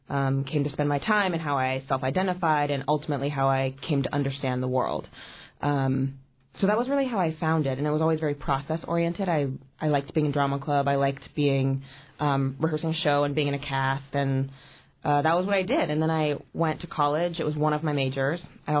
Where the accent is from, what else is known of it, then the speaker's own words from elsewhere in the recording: California, United States; now in Washington, United States; So I grew up in Northern California. I live in D.C. now, but I'm from the West Coast.